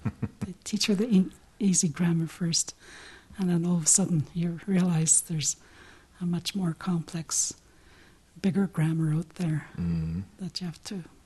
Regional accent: Lac Seul, Ontario, Canada; now in Winnipeg, Canada; I am from a place called Lac Seul, Ontario, in Canada. I live in Winnipeg, even though I'm from Lac Seul, Ontario. I've lived in Winnipeg for almost 30 years now.

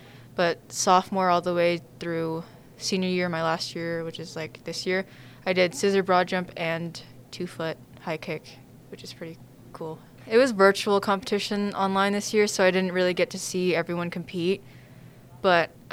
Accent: Unalaska, Alaska, United States; also born or lived in Anchorage; I've lived in Unalaska for about 18 years, so my whole life. I was born in Anchorage, but I came here when I was about like 3 weeks old.

